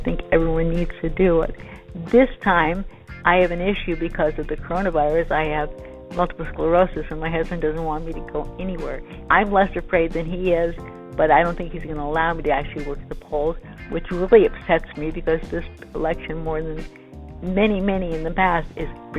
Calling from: Los Angeles, California, United States; I'm calling from Los Angeles.

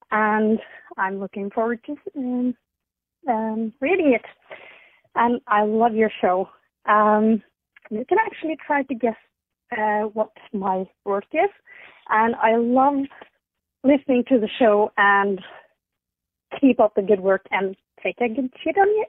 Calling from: Norway; I'm calling from Norway.

